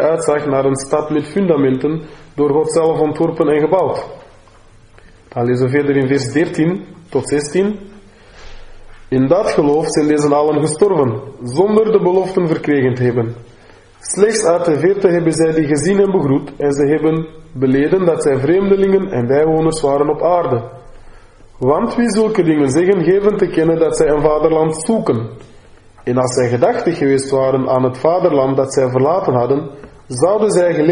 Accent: Cameroon; now in Netherlands; heb ik altijd met die gedachten ook gespeeld van mijn moederland in Cameroen.

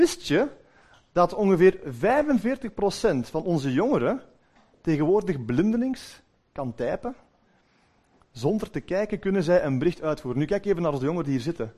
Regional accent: Westerlo, Antwerp, Belgium; Ja, ik kom uit de buurt van Antwerpen. Ik ben niet van de stad. Ik kom meer van de parking ook, ja? Zoals ze altijd zeggen. Ik kom uit de regio Kempen eigenlijk. Ik ben afkomstig uit Westerlo.

